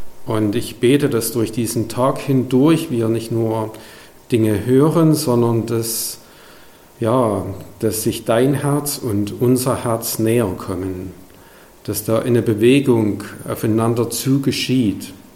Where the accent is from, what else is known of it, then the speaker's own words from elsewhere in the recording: East Germany, Germany; Ich bin in der DDR-Zeit groß geworden.